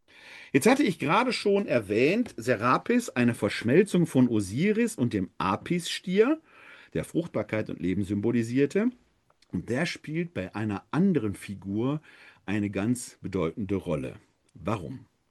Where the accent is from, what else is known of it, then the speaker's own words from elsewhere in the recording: Essen, North Rhine-Westphalia, Germany; Meine Heimatstadt ist ja Essen.